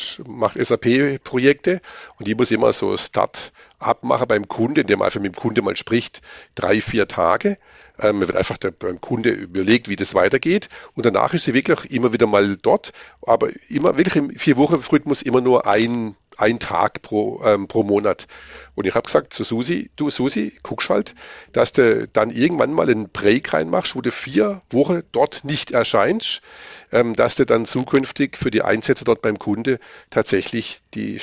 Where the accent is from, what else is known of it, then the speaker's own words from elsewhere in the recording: Swabia, Germany; ich bin ja Schwabe von Haus aus.